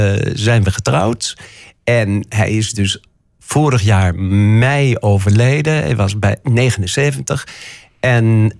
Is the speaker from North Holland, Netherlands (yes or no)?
no; Zwolle, Overijssel, Netherlands; Omdat ik uit Zwolle kwam.